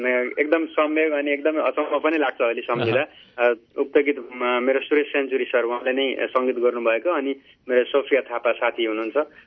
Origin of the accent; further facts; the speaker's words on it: Butwal, Lumbini Province, Nepal; also born or lived in Rupakot, Gulmi; म त खास गुल्मी जिल्लाको रूपकोटमा जन्मेको, अब झन्डै 2039 सालमा